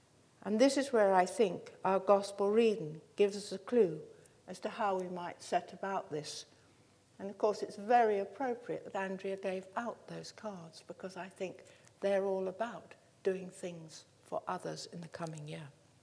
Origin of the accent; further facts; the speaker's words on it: United Kingdom; since we're British, there's always the weather